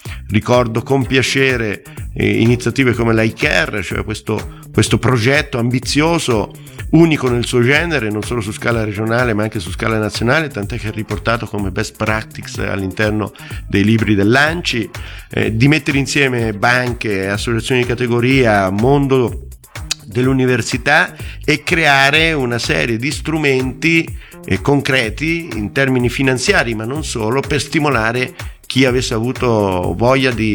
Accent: Gualdo Tadino, Umbria, Italy; E lo farò nei riguardi anche della città dalla quale provengo, di Gualdo

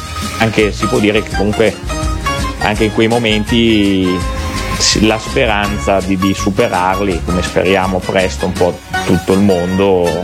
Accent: Codogno, Lombardy, Italy; io sono di Codogno proprio di famiglia, cioè da sempre, e sono radiologo, lavoro come medico radiologo all'ospedale di Lodi, però l'ospedale di Codogno fa parte della stessa azienda sanitaria

